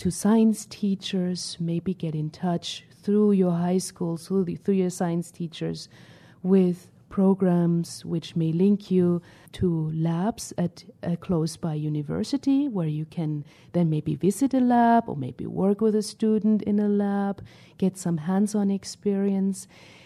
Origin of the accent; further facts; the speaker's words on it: Germany; I grew up in Germany. And many Germans, they go down to the Mediterranean, to Spain in summer because they like the sun. And we don't get too much sun in northern Germany.